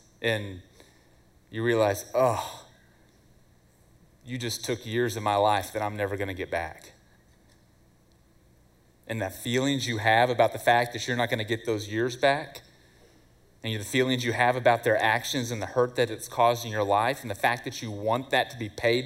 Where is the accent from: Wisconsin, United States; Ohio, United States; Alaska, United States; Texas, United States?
Texas, United States; Wichita Falls; I was born and raised in Wichita Falls, and so we knew that pretty well in Wichita Falls.